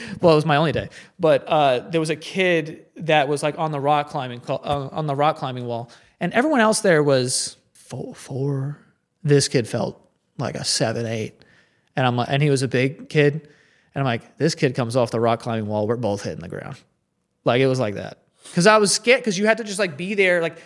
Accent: Cleveland, Ohio, United States; I'm from Cleveland.

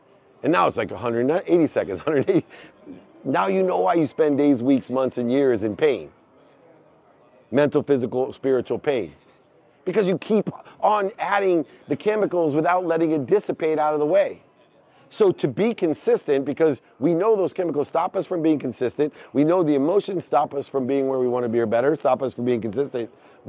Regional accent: California, United States; I'm from California. We know fires.

